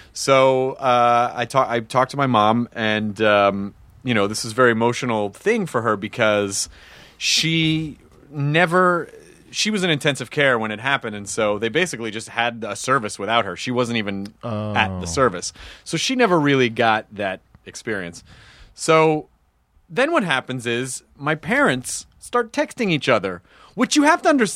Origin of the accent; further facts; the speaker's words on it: Memphis, Tennessee, United States; also born or lived in Louisville; we moved away when I was really, really young and I grew up in Memphis.